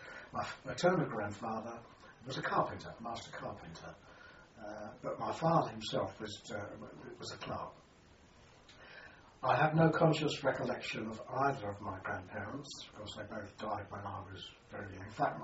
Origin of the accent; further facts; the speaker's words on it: London, United Kingdom; born there; I was born in Acton, at London, Westray, on the 4th of May 1925.